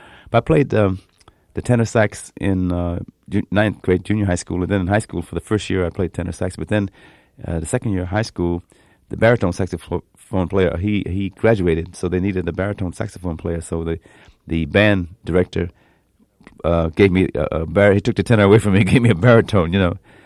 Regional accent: Norwalk, Connecticut, United States; And in my hometown, Norwalk, Connecticut, they didn't have Catholic high school.

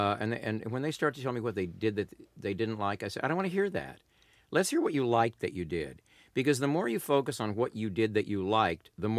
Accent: Corpus Christi, Texas, United States; also born or lived in Odessa, Texas; So I grew up in Odessa, Texas for two years of my childhood, 20 miles from George W. Bush in Midland, who was growing up there at the same time. Most of my Texas years were in Corpus Christi down on the Gulf Coast

